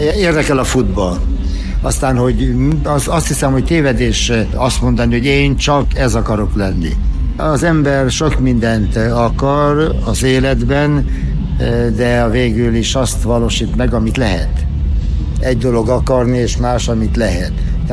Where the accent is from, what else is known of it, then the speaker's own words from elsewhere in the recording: Romania; mert ha valaki más, oké, de engem, akiről tudják, hogy magyar vagyok, azzal boncolgatni, hogy a magyar futball a román futball